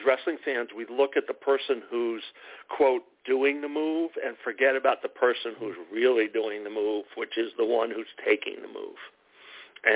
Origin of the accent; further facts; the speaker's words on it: New York, United States; It's like I'm a New Yorker originally, New York Giants fan